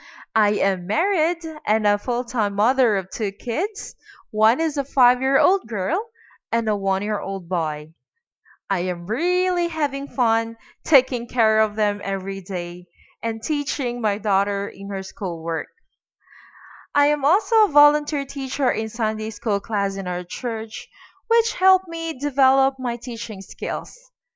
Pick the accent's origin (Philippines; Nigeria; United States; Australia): Philippines; Cebu, Central Visayas; I am 32 years old and I am from Cebu, Philippines.